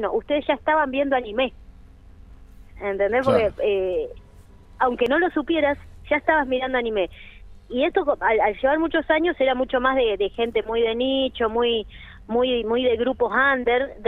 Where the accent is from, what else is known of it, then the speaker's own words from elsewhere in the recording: El Bolsón, Río Negro, Argentina; now in Bariloche, Argentina; nosotros somos de Bolsón, tenemos el local Capricio allá, hemos hecho dos ediciones de la Comar Comic, después nos trasladamos a Bariloche por cosas de la vida